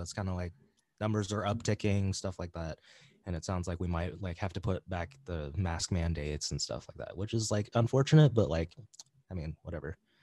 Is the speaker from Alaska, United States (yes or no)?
no; Portland, Oregon, United States; My hometown, man.